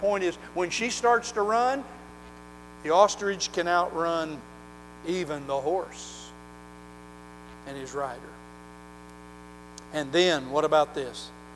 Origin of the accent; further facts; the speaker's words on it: Oklahoma, United States; I've heard from not only horse people here, but the horse people I grew up around in Oklahoma.